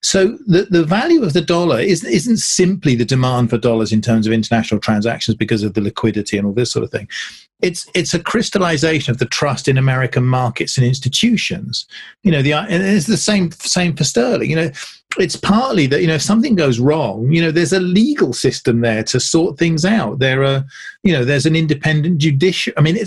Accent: United Kingdom; because I'm British

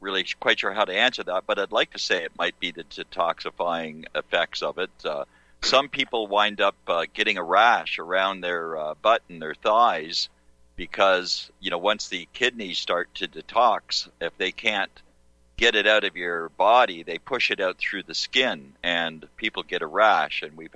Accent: Canada; As a Canadian, it's easy for us to set up in the States.

